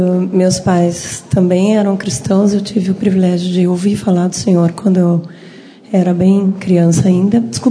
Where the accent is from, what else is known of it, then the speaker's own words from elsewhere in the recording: Rio de Janeiro, Brazil; born there; now in Porto Alegre, Brazil; E eu moro em Porto Alegre há 16 anos, a minha família é do Rio, eu nasci no Rio